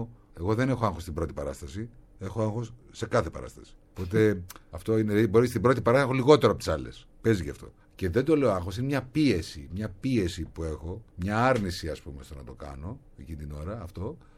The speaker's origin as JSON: {"language": "Greek", "town": "Thessaloniki", "region": "Central Macedonia", "country": "Greece", "said": "Η Θεσσαλονίκη είναι μια πόλη που την αγαπούσα, την αγαπάω και θα την αγαπάω πάντα, γιατί είναι η πατρίδα μου."}